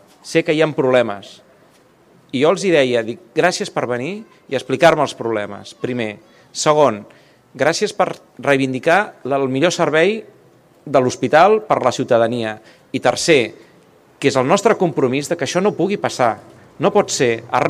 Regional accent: Catalonia, Spain; Aquí tots som catalans

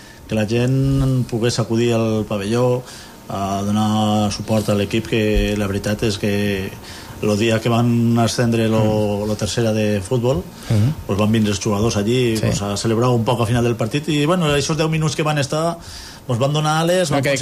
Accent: Fabara, Aragon, Spain; jo vinc de Favara, i a Favara la veritat és que sempre hem tingut molta afició al pavelló ple

